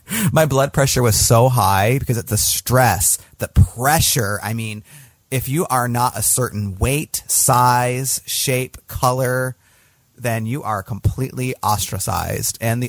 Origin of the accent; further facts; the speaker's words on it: United States; and I'm so American because, you know, we're just like, why bother? We don't need to leave.